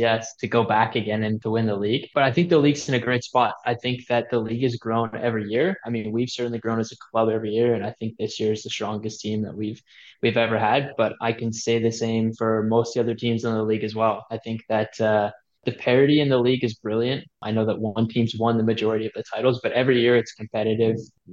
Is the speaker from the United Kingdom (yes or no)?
no; British Columbia, Canada; I'm always happy to chat Canadian soccer and especially Pacific FC with it being my hometown team.